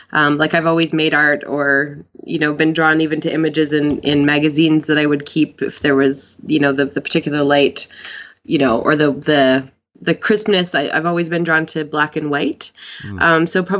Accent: Ontario, Canada; born there; also born or lived in Alberta; No, I was born in Manitowoc, Ontario, in the Northwest.

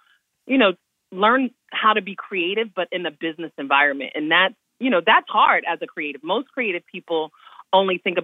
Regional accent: New Jersey, United States; I mean, growing up in the Oranges is so close, and outside of Newark is so close to the city.

